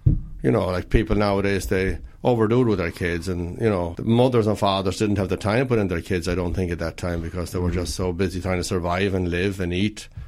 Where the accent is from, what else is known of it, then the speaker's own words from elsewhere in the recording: Connacht, Ireland; now in St. Louis, United States; I grew up in Ireland. And on a farm, right? On a little farm, yeah, in the west of Ireland.